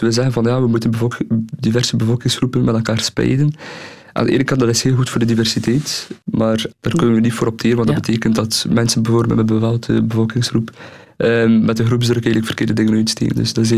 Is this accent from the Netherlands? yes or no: no; Jette, Brussels, Belgium; born there; Want ik ben geboren in Jette, dat is juist naast Molenbeek.